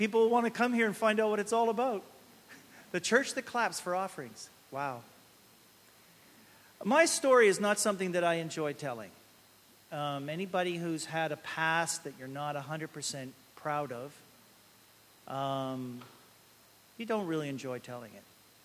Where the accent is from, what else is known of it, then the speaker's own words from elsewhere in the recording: Hamilton, Ontario, Canada; I was raised in Hamilton, Ontario. Went up through my childhood and then my teens